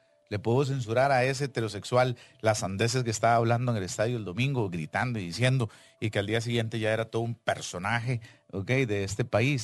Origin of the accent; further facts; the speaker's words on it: Costa Rica; nosotros como costarricenses, ¿verdad?